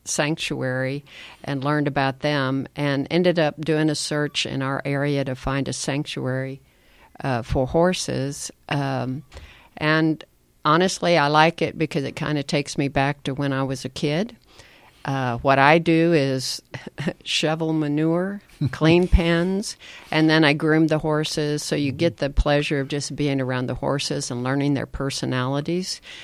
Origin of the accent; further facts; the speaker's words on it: Arkansas, United States; I grew up in Arkansas, out in the country.